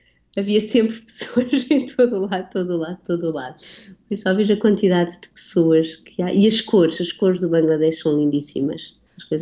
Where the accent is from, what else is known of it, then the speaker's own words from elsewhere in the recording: Portugal; nasci em Portugal, porque cresci na Europa